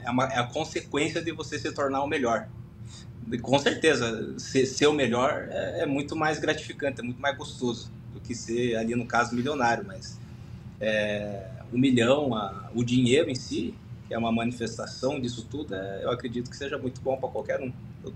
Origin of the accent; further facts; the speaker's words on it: Brazil; E vim com quase quatro anos para cá, para o Brasil, mas eu me considero brasileiro, sou naturalizado brasileiro e tudo mais.